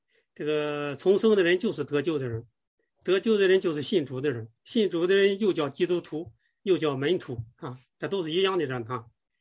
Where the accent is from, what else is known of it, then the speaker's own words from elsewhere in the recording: China; 就跟有的时候那个我们中国人有的时候说话说